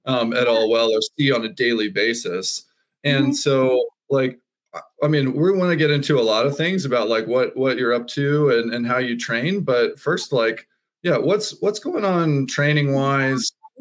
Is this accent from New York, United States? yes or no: no; Georgia, United States; But I grew up swimming in Georgia